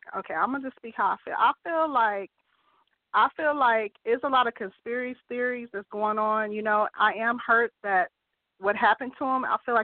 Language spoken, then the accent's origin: English; Los Angeles, California, United States; You know, I am from Crenshaw. I grew up in the area, you know what I mean?